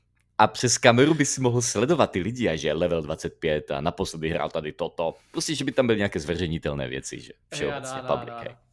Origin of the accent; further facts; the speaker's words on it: London, United Kingdom; Já jsem vyrůstal v Londýně na základní škole